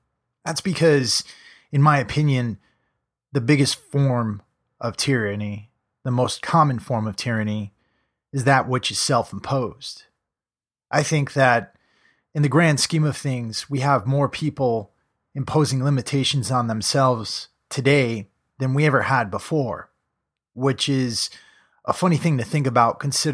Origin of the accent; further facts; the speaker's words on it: United States; And as an American, that's something that I believe in.